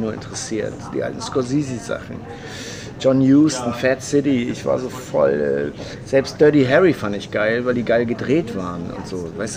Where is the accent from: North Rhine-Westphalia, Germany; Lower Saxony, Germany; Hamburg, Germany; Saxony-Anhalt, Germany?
Hamburg, Germany; accent: Hamburg dialect; Ich hatte so einen krassen Hamburger Dialekt, ich komme aus Hamburg. Das hat sich jetzt gut abgeschliffen über die Jahrzehnte